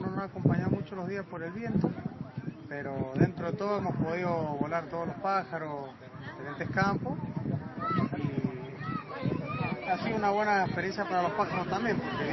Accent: Mendoza, Argentina; yo soy de Mendoza, Argentina.

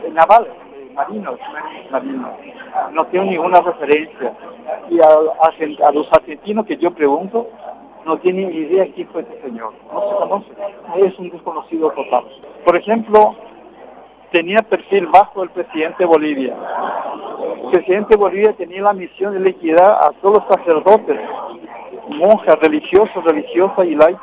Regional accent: Paraguay; Y me siento mal al volver, ¿verdad?, y ver que en mi país la justicia está en manos de la derecha, reaccionaria, apátrida, traidores. Pues traicionar la patria es obedecer órdenes de militares extranjeros. Eso es lo que ocurre en Paraguay hoy.

